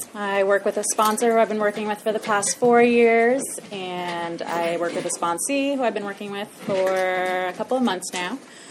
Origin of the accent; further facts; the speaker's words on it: New York, United States; I'm originally from New York. I did not get sober there, but I did have my first drink in New York.